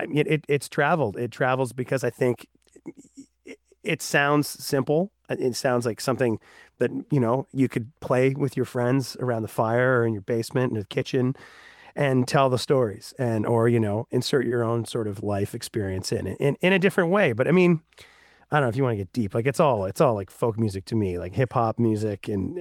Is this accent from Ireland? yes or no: no; Ontario, Canada; growing up in the suburbs, I grew up in Southern Ontario.